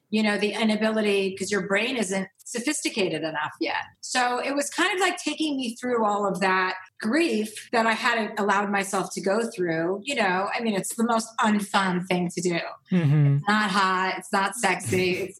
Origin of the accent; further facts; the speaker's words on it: New Jersey, United States; Like, I'm from New Jersey. I grew up with six kids.